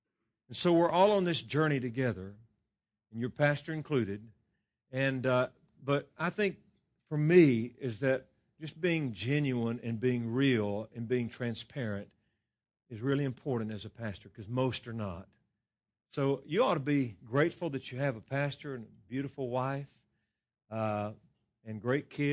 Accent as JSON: {"language": "English", "region": "Louisiana", "country": "United States", "moved": "as an adult", "said": "I'm originally from Louisiana."}